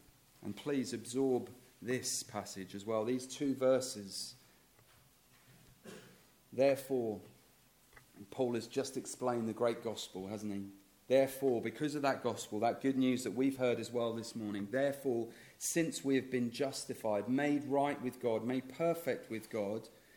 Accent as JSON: {"language": "English", "country": "United Kingdom", "said": "And don't worry, I know we're British. We're not all going to start dancing around in the church this morning."}